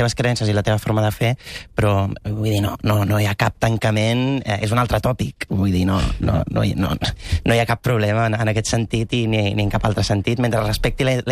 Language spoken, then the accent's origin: Catalan; Roses, Catalonia, Spain; Quan et diuen, tu d'on ets? I jo dic, de Roses.